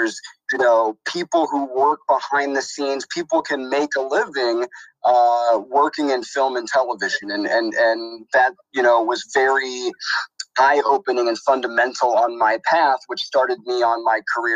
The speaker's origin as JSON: {"language": "English", "region": "Iowa", "country": "United States", "tie": "born or raised there", "said": "at least where I grew up in Iowa, that you turn on the film or you turn on the television and something just kind of magically appears."}